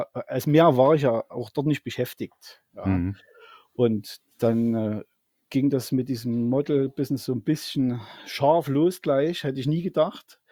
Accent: Zwickau, Saxony, Germany; Bei uns in Zwickau als Vorgeschichte gibt es seit mehreren Jahren

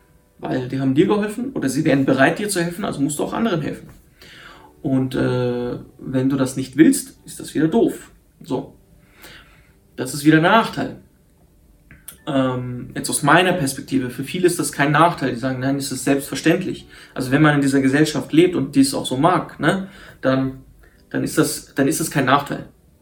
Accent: Syria; German is a second language; now in Germany; also ich komme aus Syrien

